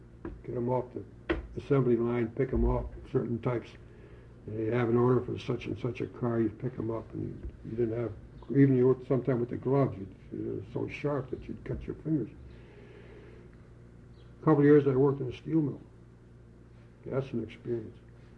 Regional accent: Detroit, Michigan, United States; I come from Michigan, Detroit, Michigan. After leaving Delray, we moved to a section called Allen Park.

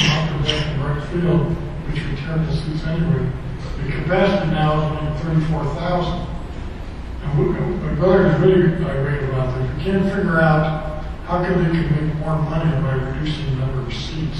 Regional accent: Cleveland, Ohio, United States; now in Athens, United States; I grew up in Cleveland. I'm an exile in Athens, Maryland, until the Indians won the World Series.

